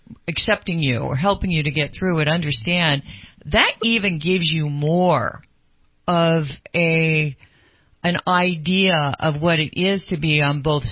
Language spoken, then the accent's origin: English; Sacramento, California, United States; Anyway, that's great stuff because I grew up in Sacramento.